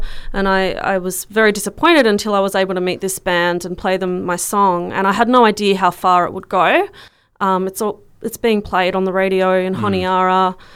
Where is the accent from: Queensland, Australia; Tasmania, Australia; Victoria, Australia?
Tasmania, Australia; I'm from Tasmania, so I'm used to much cooler weather, but I've lived in very hot climates